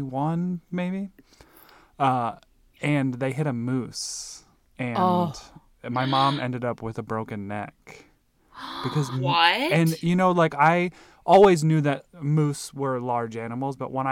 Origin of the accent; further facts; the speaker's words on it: Nebraska, United States; now in Illinois, United States; In my life, growing up in Nebraska, like, our country roads were gravel. Like, they weren't even paved, which is something that I thought was normal until I moved to Illinois, where all the country roads have asphalt.